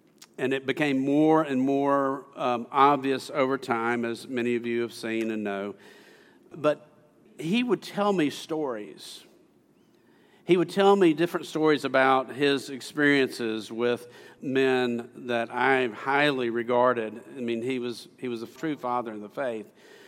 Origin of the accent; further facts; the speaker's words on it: the South, United States; Southerners, I'm a Southerner, I can say this.